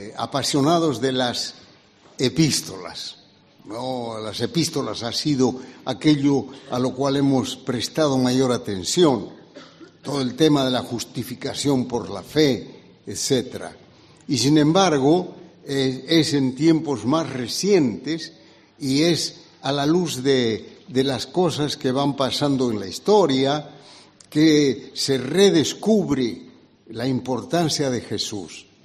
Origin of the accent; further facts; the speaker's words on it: Peru; Yo vengo del Perú, donde nuestra cultura es machista, es machista.